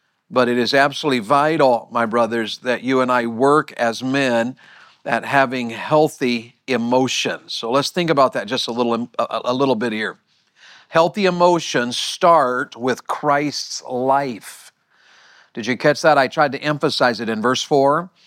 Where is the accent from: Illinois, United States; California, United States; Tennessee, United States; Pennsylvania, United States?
Tennessee, United States; I grew up in Tennessee, so I'm a Tennessee Volunteer fan.